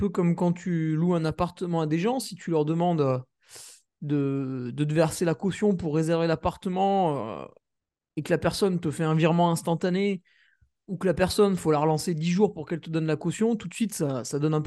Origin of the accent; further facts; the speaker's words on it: Auvergne-Rhône-Alpes, France; En tant que bon Savoyard, si on te demande 1 euro de trop, ça énerve.